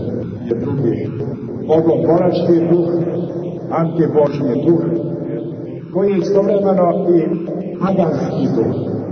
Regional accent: Montenegro; ovdje i kod nas u Crnoj Gori

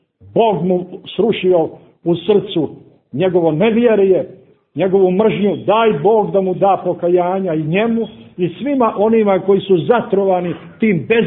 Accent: Montenegro; ovdje kod nas u Crnoj Gori

